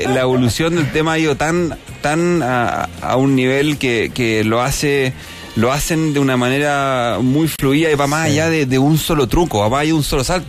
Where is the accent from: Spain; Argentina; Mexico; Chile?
Chile; Siempre, pero si somos chilenos, con un poquito una colita al pueblo.